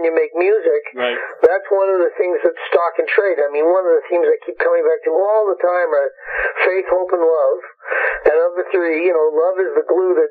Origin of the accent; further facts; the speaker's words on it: Canada; as a Canadian, I grew up and America was this thing that it was always the land of hope and the land of opportunity